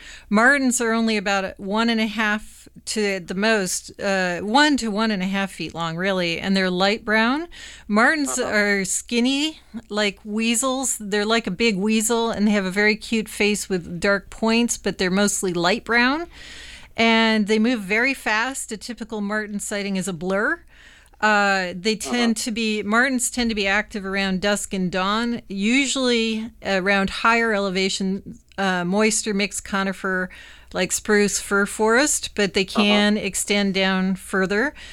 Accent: Nevada, United States; also born or lived in Oregon; I was born in Oregon, but I grew up in Nevada.

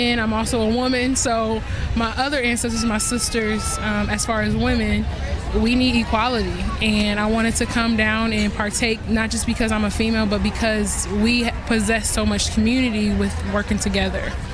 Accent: Fort Wayne, Indiana, United States; now in Bloomington, United States; Well, I'm originally from Fort Wayne, and I live and work in Bloomington. What brings me here today is the fact that I'm African-American

